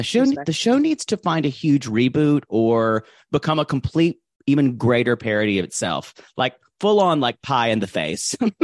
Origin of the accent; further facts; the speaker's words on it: the South, United States; I grew up in the South. There's something about her that reminds me of every girl I went to high school with.